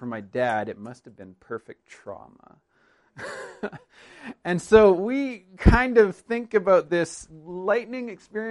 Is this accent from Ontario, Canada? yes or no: no; British Columbia, Canada; And I grew up on the Vancouver Island. The only exciting thing we ever have is earthquakes, and you can't prepare for those.